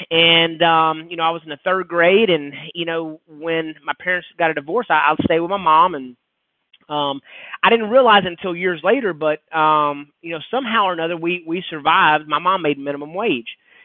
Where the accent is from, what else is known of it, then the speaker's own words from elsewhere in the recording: Texas, United States; now in McKinney, United States; I grew up in East Texas. I grew up just a good old East Texas boy.